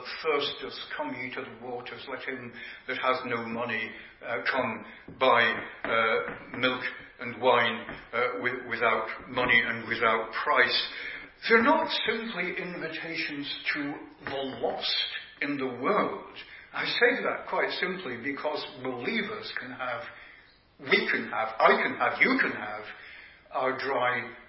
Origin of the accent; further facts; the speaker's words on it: Yorkshire and the Humber, United Kingdom; As you know, I'm a Yorkshireman